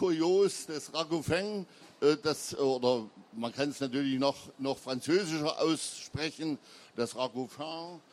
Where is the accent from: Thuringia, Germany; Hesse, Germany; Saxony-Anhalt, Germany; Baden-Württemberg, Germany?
Thuringia, Germany; der Mutzbraten ist bei uns in meiner Heimat, in Westthüringen, ist er eigentlich überhaupt nicht bekannt.